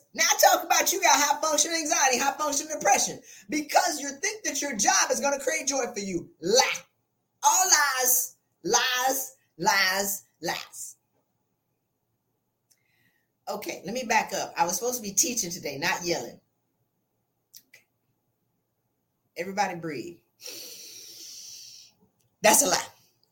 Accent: South Carolina, United States; I'm from South Carolina.

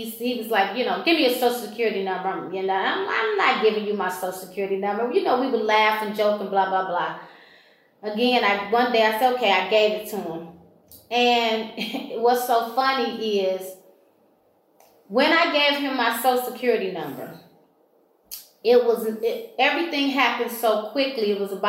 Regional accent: Michigan, United States; also born or lived in Georgia; I had moved back from state of Georgia back to Michigan. I'm born and raised in Michigan, And I moved back from, like I said, from Georgia to Michigan.

